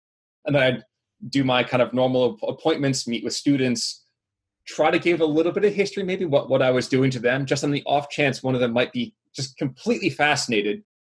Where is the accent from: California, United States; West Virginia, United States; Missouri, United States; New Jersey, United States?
New Jersey, United States; I am born and raised in New Jersey.